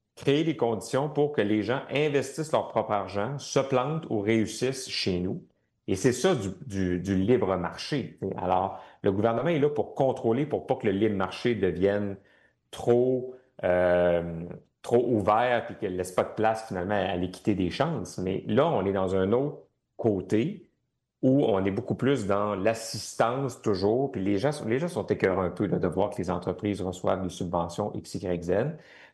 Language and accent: French; Lévis, Quebec, Canada; Je vous rappelle que je viens de Lévis, alors je me rappelle de cette saga-là.